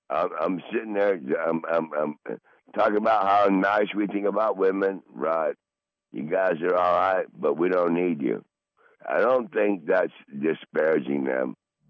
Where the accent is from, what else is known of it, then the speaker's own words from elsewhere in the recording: England, United Kingdom; I'm from England. … We're from England. Okay, fine. On my other side … German. So English and Germany.